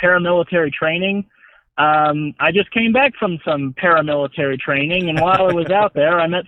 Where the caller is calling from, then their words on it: Reno, Nevada, United States; Reno, Nevada.